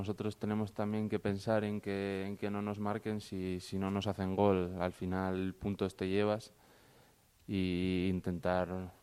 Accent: Asturias, Spain; ya como último recurso pues era irme al equipo de mi tierra. Al Sporting no podía ir, me fui al Oviedo y ahí apostaron por mí

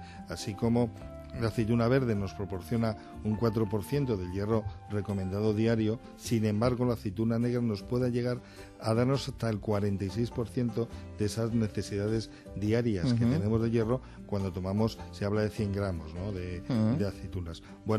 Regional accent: Madrid, Community of Madrid, Spain; Soy también de Adalo de Bilbao, o sea, yo soy de Madrid.

